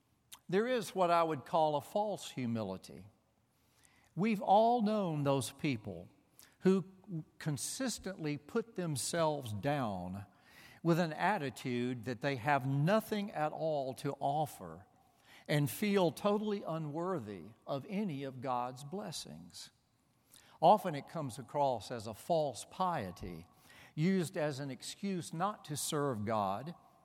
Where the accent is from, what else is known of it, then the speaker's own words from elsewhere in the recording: the South, United States; where I grew up in the Deep South, we didn't know what that was.